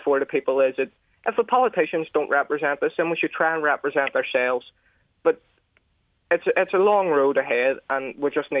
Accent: Northern Ireland, United Kingdom; Now, I'm from the Westland, and we don't even have a shop.

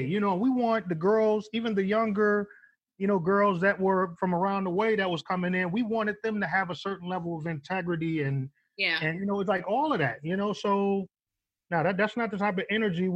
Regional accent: Flint, Michigan, United States; And you got to think, yo, I'm from Flint, Michigan.

